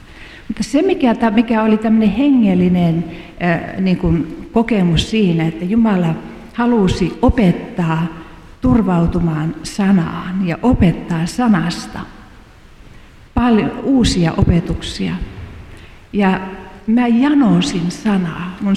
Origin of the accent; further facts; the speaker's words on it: Oulu, North Ostrobothnia, Finland; kun mä niissä seuroissa kävin siellä Kiimingissä, kun sieltä Oulusta päin olen kotoisin.